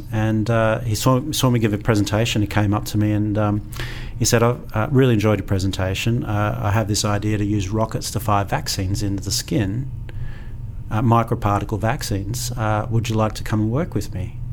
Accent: Queensland, Australia; So I'm a Queenslander. So I care a lot about Queensland, and I like living here.

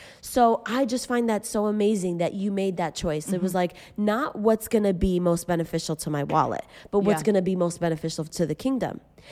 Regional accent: Massachusetts, United States; moved away as an adult; it was yes to full-time ministry, yes to leaving my home state of Massachusetts and going to God knows where.

